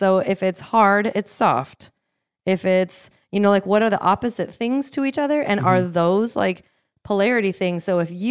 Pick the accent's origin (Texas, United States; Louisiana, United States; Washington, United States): Washington, United States; Seattle; It's like, in where I grew up, so I grew up outside of Seattle. I went to Seattle all the time.